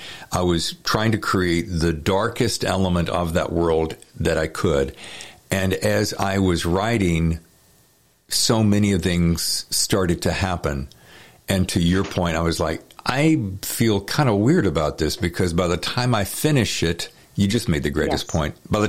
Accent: the South, United States; I'm from the South, so whenever I hear Georgia, I always have to say it

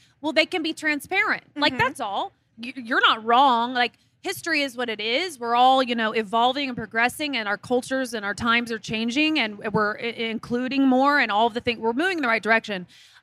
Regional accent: Midwest, United States; I'm from the Midwest. So I've loved a blue jean my entire life.

